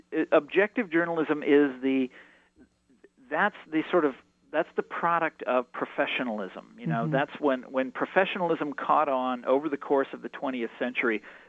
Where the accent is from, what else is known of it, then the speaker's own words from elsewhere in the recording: Kansas City, Missouri, United States; like, you know, I'm from Kansas City.